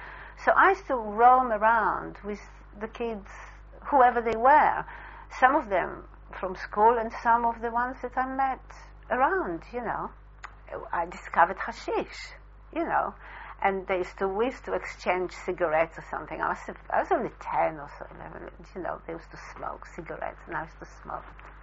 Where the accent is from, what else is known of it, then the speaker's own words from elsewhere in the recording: Jaffa, Tel Aviv District, Israel; English is a second language; But the life in Jaffa was, I mean, I learned to swim in an irrigation pool with some Arab boys. I mean, if my mother ever knew.